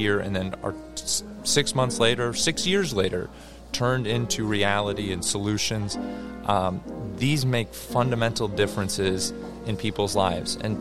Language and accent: English; Michigan, United States; also born or lived in Colorado; I mean, I'm originally from Michigan, but I worked in Colorado, mm-hmm.